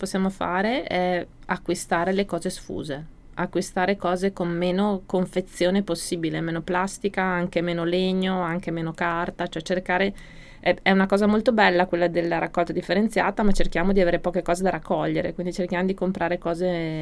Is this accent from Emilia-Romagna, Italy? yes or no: yes; Emilia-Romagna, Italy; allora io sono emiliana